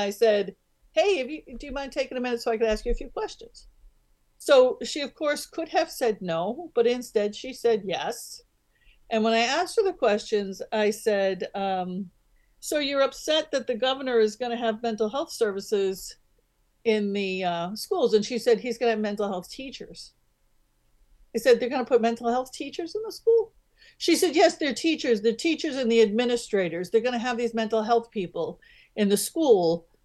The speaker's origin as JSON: {"language": "English", "region": "Pennsylvania", "country": "United States", "said": "these big names that come to town, I'm from Pennsylvania, these big names that come to town, we're just not that interested in those."}